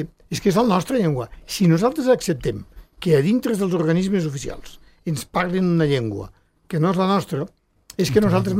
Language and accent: Catalan; Andorra; com a ciutadà andorrà, em vaig sentir vergonyit